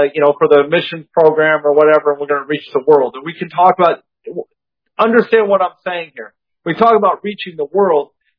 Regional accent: New England, United States; I'm from New England originally, okay?

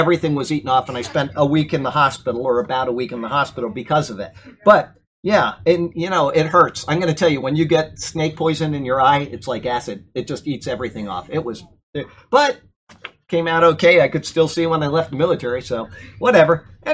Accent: Siesta Key, Florida, United States; I think of growing up in Florida out on Siesta Key where there were, what, a couple people out there.

